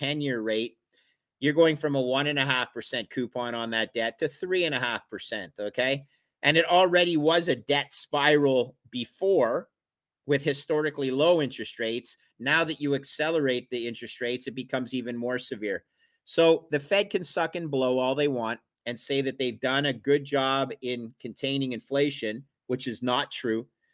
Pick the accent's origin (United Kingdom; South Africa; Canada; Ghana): Canada; now in Boston, United States; I'm in Boston right now. Even though I'm a Canadian, I'm down in Boston